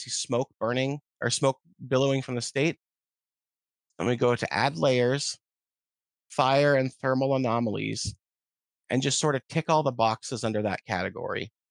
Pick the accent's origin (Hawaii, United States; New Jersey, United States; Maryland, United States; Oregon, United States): Oregon, United States; having large parts of the Portland metro area under mandatory evacuation orders. And my hometown almost burned off the map, things like that.